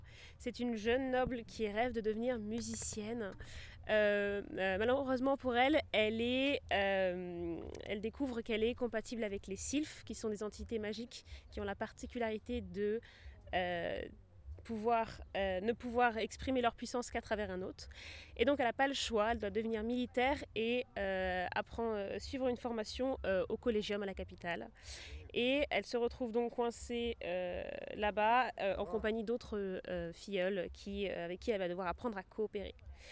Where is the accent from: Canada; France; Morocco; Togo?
France; Brittany; now in Paris, France; Oui, je suis originaire de Bretagne. Après comme beaucoup de Bretons je suis un peu exilée à Paris, je fais mes études là-bas.